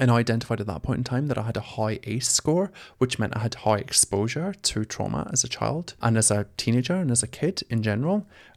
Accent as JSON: {"language": "English", "region": "Scotland", "country": "United Kingdom", "tie": "born or raised there", "moved": "as an adult", "said": "I have been on a journey since I left my hometown at 19. I'm 33 now. I've been on a journey to fix myself. Growing up as a queer kid in a rural town in Scotland, being a musical theatre nerd, not a sporty person"}